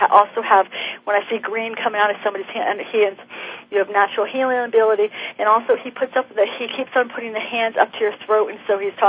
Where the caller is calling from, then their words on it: Florida, United States; I'm calling from Florida.